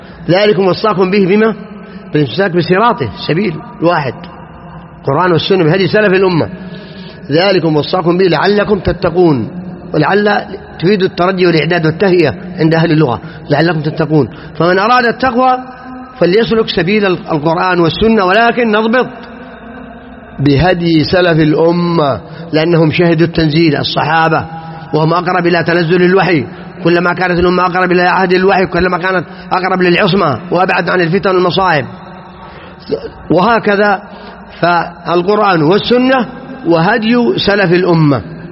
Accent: Saudi Arabia; أننا نعيش في بلادنا المملكة العربية السعودية

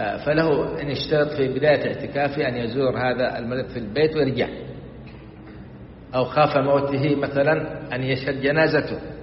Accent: Saudi Arabia; الآن في تنظيف المساجد عندنا في السعودية والحمد لله

